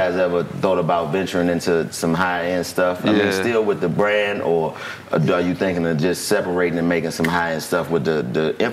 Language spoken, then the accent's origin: English; Washington, District of Columbia, United States; I've been to Howard. I'm a DC nigga. I grew up around Howard.